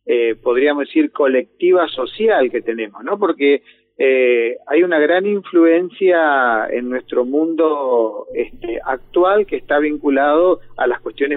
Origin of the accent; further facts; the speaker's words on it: Chaco, Argentina; accent: guaranitic; nosotros tenemos una tonada tan linda que es una tonada guaranítica.